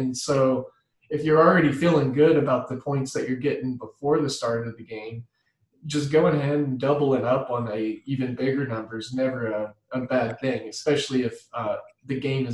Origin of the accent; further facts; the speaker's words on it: Midwest, United States; I'm from the Midwest. We don't do it that great.